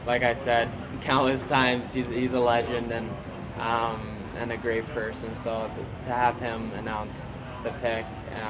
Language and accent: English; Canada; Watching him on TV, growing up as a Canadian kid, he was someone I looked up to as a player and a person.